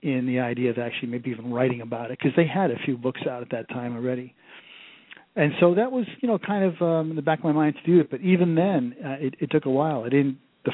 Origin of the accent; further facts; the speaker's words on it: New England, United States; And growing up in New England, especially where I did, I always heard a lot of ghost stories and all that kind of stuff up there, too.